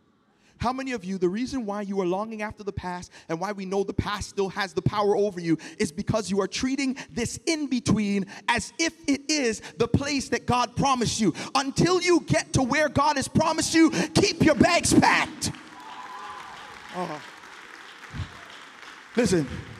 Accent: Toronto, Ontario, Canada; I'm from Malvern. Big up Scarborough, big up Malvern, look.

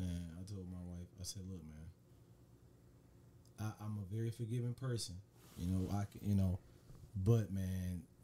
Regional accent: Detroit, Michigan, United States; I'm from Westside Detroit, man.

